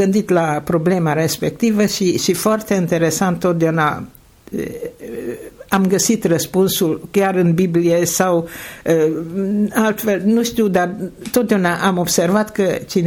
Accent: Arad, Arad County, Romania; la capătul străzii a fost Mureșul, fiindcă sunt din Arad.

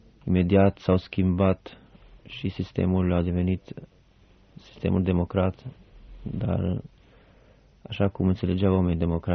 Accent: Albania; now in Romania; Eu sunt din Albania, dar am aproximativ o treime din viața mea petrecută aici în România și aș putea spune că o treime sunt român

